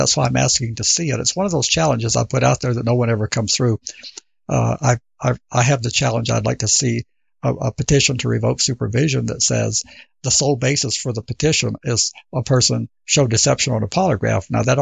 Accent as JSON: {"language": "English", "town": "Albuquerque", "region": "New Mexico", "country": "United States", "tie": "born or raised there", "said": "a case from my hometown here in Albuquerque"}